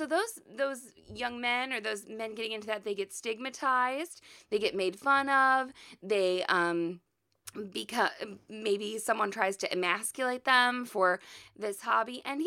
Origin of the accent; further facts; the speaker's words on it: Midwest, United States; We're from the Midwest. We're in the middle of the country, middle of the United States.